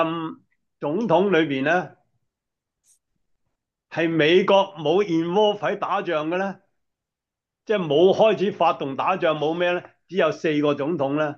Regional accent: China; 所以我哋中國人咧就有鹹魚啊、鹹菜啊、啊鹹豬肉啊

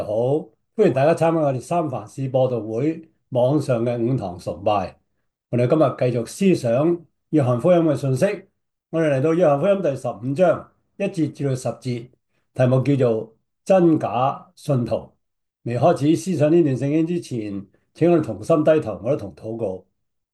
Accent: Guangdong, China; 我好抱歉，我国语唔系好流利，但我系广东人。

